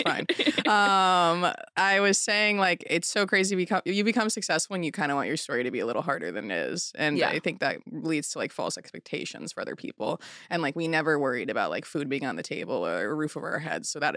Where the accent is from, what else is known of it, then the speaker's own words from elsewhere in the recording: New Jersey, United States; So I was born and raised in New Jersey in Bergen County.